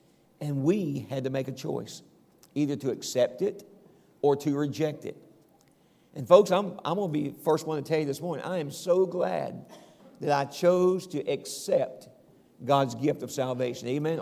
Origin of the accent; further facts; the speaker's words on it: the South, United States; I'm from the South, so what do you call it up here?